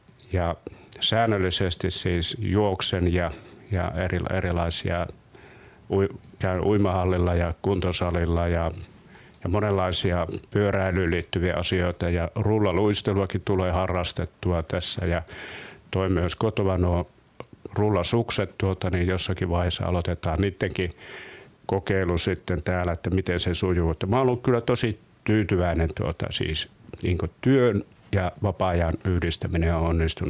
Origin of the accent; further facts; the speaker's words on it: Oulu, North Ostrobothnia, Finland; born there; now in Rauma, Finland; No, mä olen syntynyt Oulussa